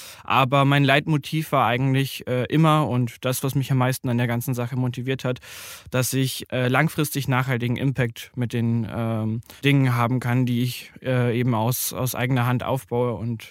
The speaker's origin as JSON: {"language": "German", "region": "Bavaria", "country": "Germany", "said": "24 Jahre alt. Ich komme ursprünglich aus Bayern"}